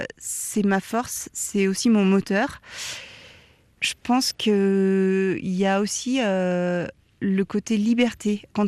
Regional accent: Bourg-Saint-Maurice, Auvergne-Rhône-Alpes, France; born there; Je suis née en montagne, à Bourg-Saint-Maurice-les-Arcs. J'ai un grand-père qui faisait du fromage de chèvre et qui était tous les étés en alpage. Et j'ai passé tous mes étés en alpage et j'ai toujours aimé la montagne.

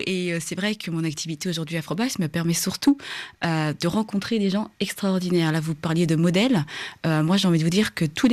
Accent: Fontainebleau, Île-de-France, France; born there; moi, je suis née à Fontainebleau, donc pas très loin de Paris. Mes parents sont d'origine, enfin, de Djibouti et de Somalie.

